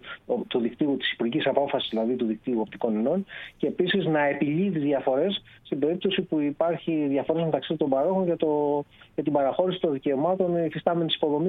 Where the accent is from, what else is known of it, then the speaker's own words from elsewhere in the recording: Argostoli, Ionian Islands, Greece; Η καταγωγή του πατέρα μου είναι το Λιξούρι, αλλά εγώ έχω γεννηθεί και έχω μεγαλώσει στο Αργοστόλι.